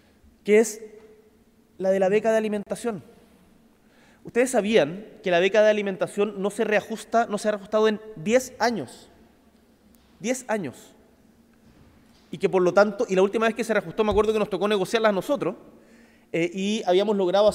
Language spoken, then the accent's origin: Spanish; Punta Arenas, Magallanes, Chile; moved away as an adult; ustedes saben, soy de Punta Arenas, y sabía que me tenía que ir de la región